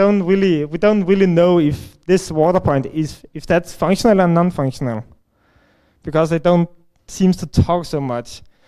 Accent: Denmark; I'm from Denmark, and I have also been facing problems in Denmark

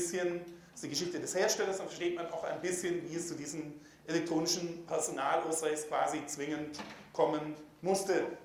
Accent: Swabia, Germany; ich bin Schwabe, ich gebe es zu, also Deutsch war meine erste Fremdsprache

